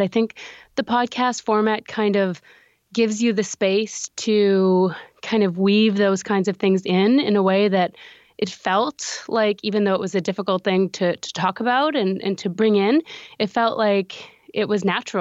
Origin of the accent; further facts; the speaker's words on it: Saskatchewan, Canada; I'm Cree from Saskatchewan.